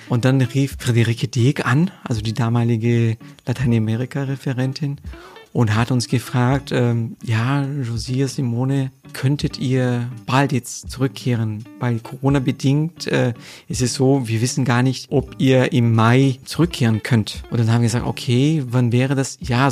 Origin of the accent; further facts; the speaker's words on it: Florianópolis, Santa Catarina, Brazil; das ist Florianópolis, das ist so die Hauptstadt von Santa Catarina. Das ist ein sehr schöner Ort, das ist eine Insel